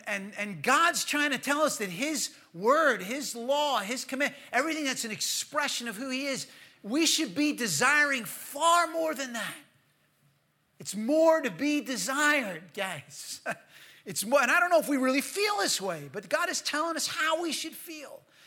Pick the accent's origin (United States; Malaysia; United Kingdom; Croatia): United States; I grew up in the States, and we, you know, I don't know that they do it anymore, but every morning at school, we used to put our hand over our heart